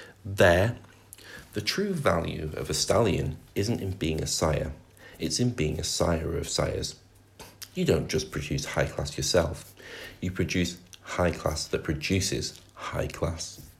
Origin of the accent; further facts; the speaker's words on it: Scotland, United Kingdom; The 1966 World Cup would simply go on without them, and as a Scot, I can confirm that absolutely nothing of any importance happened there.